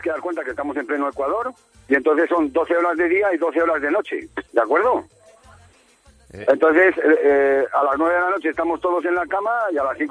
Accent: Santa Marina del Rey, Castile and León, Spain; moved away; que tengo tres hermanos en España, en mi pueblo, en Santa Marina del Rey

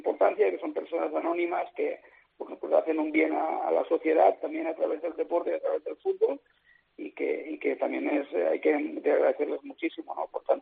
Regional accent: Viten, Spain; el primer equipo que entrené es el de mi pueblo, de Viten, que es un pueblo de 1,000 habitantes

